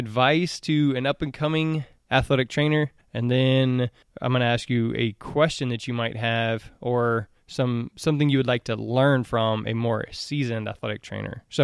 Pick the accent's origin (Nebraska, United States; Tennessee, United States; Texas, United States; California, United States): Texas, United States; Houston; I'm from Houston my whole life.